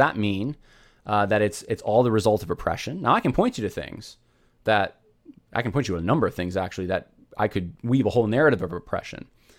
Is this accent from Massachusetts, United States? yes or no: no; California, United States; born there; I can say that. I was born in California.